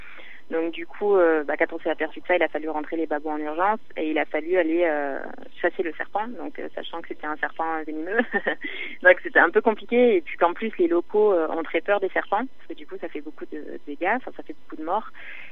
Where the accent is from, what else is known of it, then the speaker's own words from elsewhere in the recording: France; nous, en tant que Français, on se prend la tête sur des choses tellement futiles